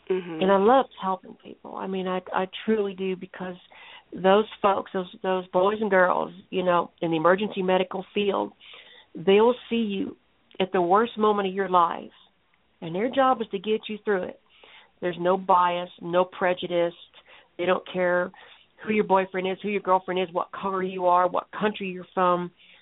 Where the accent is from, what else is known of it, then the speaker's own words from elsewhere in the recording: Dallas, Texas, United States; I was born in Dallas, Texas. My mama didn't want me. So at 2 months old, I became, I don't know. I was raised by foster families my whole life.